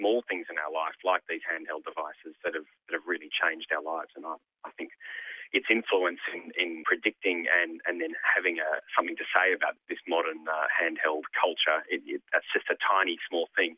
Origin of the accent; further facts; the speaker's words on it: Sydney, New South Wales, Australia; I'm from Sydney